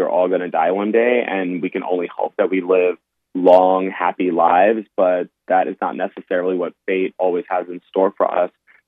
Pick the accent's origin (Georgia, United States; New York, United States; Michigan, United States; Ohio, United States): New York, United States; New York City; I'm from New York. I'm born and raised in the South Bronx, and I just love writing about New York.